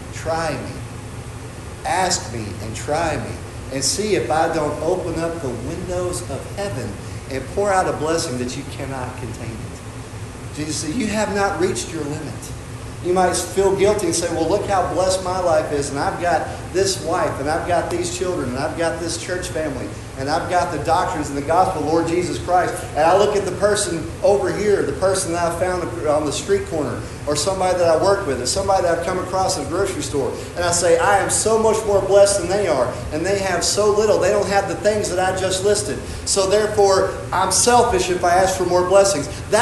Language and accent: English; Texas, United States; You know, I came from Southeast Texas, which is really close to Southwest Louisiana